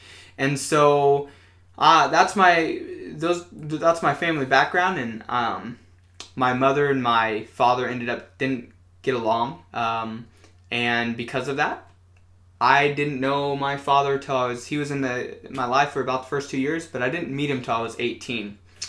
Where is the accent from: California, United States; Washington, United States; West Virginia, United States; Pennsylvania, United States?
Washington, United States; Renton; born there; I was born in the great state of Washington, and I was born in the Seattle-Tacoma metro area in a town called Renton. And I lived there for the first 3 years of my life.